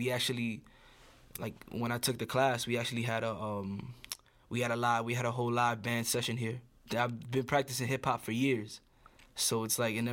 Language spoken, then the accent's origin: English; New York City, New York, United States; I just tell people I'm from Highbridge. Like, I have that much pride in the borough that I come from, and in that one section too